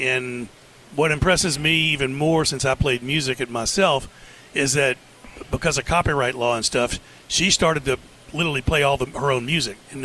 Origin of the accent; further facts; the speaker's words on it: New Orleans, Louisiana, United States; But, you know, the growing up in New Orleans is so different than what people see when they come there and go to the French Quarter.